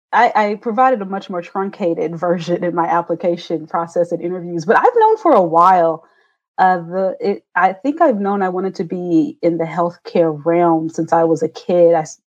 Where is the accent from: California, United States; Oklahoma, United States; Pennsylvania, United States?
Oklahoma, United States; born or raised there; also born or lived in Wichita, Kansas